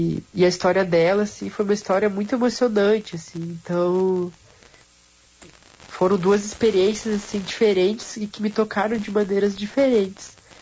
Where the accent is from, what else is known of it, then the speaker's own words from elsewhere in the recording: Alvorada, Rio Grande do Sul, Brazil; Eu sou de Alvorada e mesmo por isso, então eu sempre andei para Porto Alegre, né?